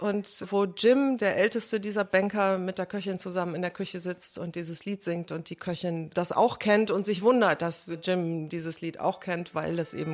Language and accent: German; Brauweiler, North Rhine-Westphalia, Germany; meine Eltern kommen beide nicht aus Köln und ich bin auch nicht in Köln groß geworden, sondern in Brauweiler.